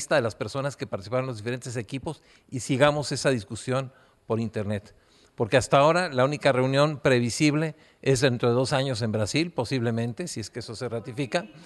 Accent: Mexico; Pues yo como mexicano les agradezco lo que en este momento ha sucedido

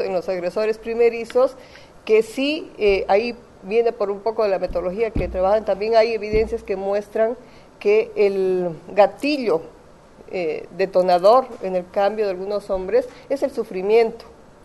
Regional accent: Bolivia; yo vengo de Bolivia, perdón, que debí comenzar ahí … vengo de Bolivia

